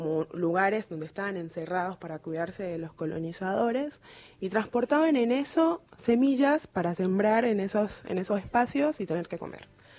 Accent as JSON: {"language": "Spanish", "country": "Colombia", "lives_now": "Argentina", "said": "Cuando yo me vine, recién traje muchas cosas de Colombia"}